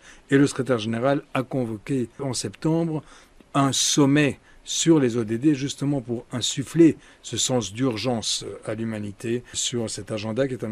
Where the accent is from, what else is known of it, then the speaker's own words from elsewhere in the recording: Spain; Moi-même, je suis espagnol, je me souviens comment peu d'années après cette transition démocratique